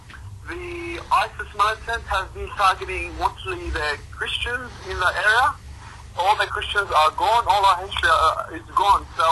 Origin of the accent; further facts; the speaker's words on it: Mosul, Nineveh, Iraq; Father, I'm from the Mosul area originally.